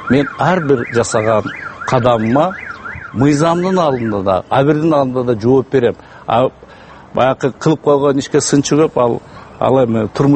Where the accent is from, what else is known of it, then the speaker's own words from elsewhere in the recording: Osh, Osh Region, Kyrgyzstan; Ош шаарында мен ушул жерде чоңойгонмун, баардыгы тааныш.